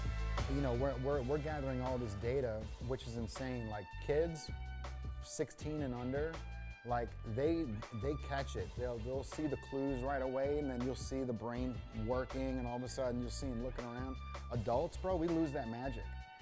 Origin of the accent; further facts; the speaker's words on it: Chicago, Illinois, United States; I grew up in Chicago, so there's a lot of like an urban feel in here.